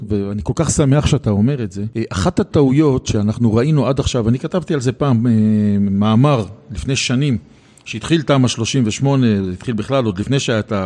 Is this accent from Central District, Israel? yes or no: no; Jerusalem, Jerusalem District, Israel; אנחנו ירושלמים